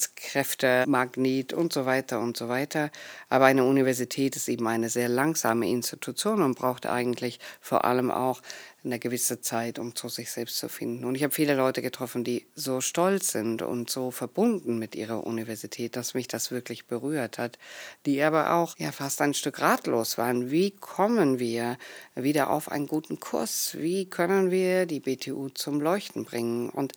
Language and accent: German; Leipzig, Saxony, Germany; Ich selber bin gebürtige Leipzigerin.